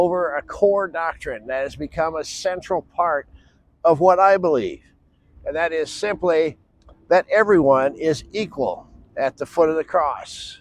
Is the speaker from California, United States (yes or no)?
no; Sioux Center, Iowa, United States; My hometown's claim to fame, Sioux Center, Iowa, was that the pastors got together, made a council together, and blocked a movie theater from coming in.